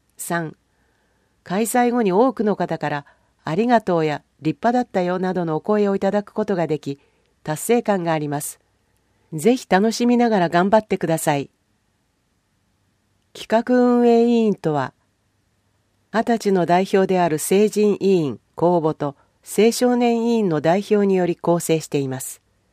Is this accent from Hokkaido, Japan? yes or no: no; Chiyoda, Tokyo, Japan; 生まれ育った千代田区のために貢献したいと思う気持ち